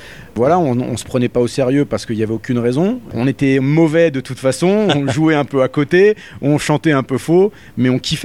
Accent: Forbach, Grand Est, France; accent: Lorraine; now in Paris, France; Je suis né à 10 km de Saarbrücken, à Forbach, où je n'habite plus depuis plus de 20 ans. Ça fait un peu plus de 20 ans que je suis parisien. Mais j'ai encore toute ma famille qui y est et j'y vais régulièrement.

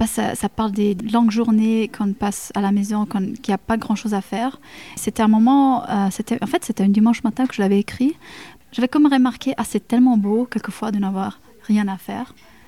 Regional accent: Ticino, Switzerland; first language Italian; French is a second language; Tessin, on apprend le français comme première langue.

